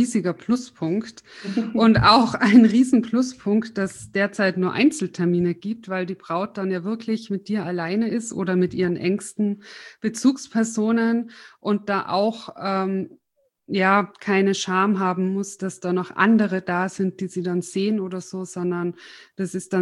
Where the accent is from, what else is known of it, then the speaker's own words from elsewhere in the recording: Tyrol, Austria; now in Munich, Germany; ich bin ja aus Tirol nach München gezogen